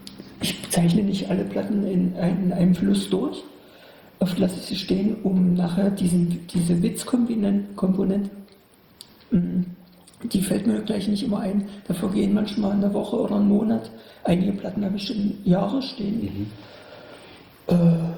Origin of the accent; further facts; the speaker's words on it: Bernburg, Saxony-Anhalt, Germany; aus meiner alten Heimatstadt Bernburg zum Beispiel, bestimmte Sachen abzuzeichnen